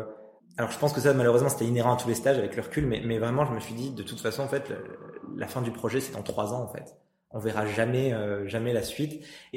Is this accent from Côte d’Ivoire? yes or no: no; Auvergne-Rhône-Alpes, France; ça me permettait de retourner chez moi en Auvergne.